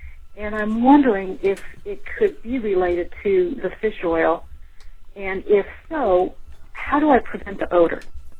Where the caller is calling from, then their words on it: California, United States; I'm calling from California.